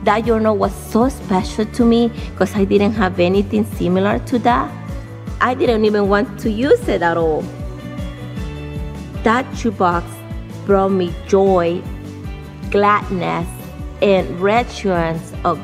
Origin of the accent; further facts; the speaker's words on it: El Salvador; I am from El Salvador, which is the smallest country in Central America, but to me it's the most beautiful one.